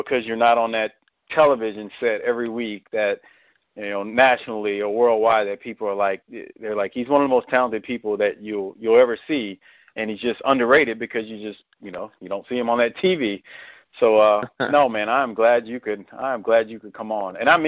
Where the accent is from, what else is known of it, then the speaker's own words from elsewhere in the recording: New Orleans, Louisiana, United States; born and raised in New Orleans was